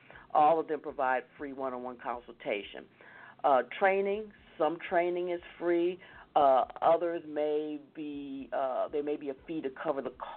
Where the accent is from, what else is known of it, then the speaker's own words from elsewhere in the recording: Corpus Christi, Texas, United States; Yeah, I went to graduate school in San Antonio. I grew up in Corpus Christi on the coast.